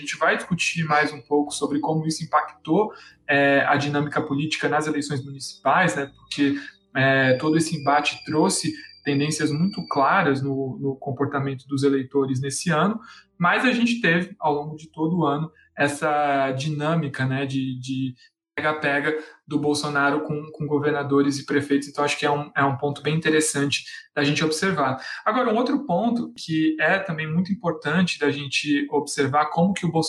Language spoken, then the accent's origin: Portuguese; São Paulo, Brazil; Eu, por exemplo, sou de São Paulo